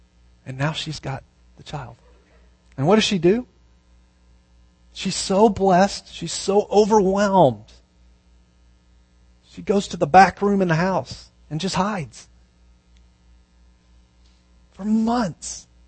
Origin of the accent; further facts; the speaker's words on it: Arizona, United States; Snowball would have been better, but we're from Arizona. We don't know what those are.